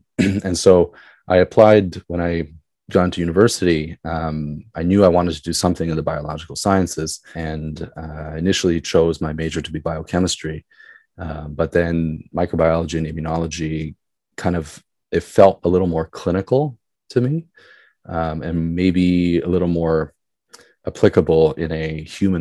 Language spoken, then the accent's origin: English; Tokyo, Japan; I was born and raised here in Tokyo, and I attended Santa Maria and then finished at St. Mary's.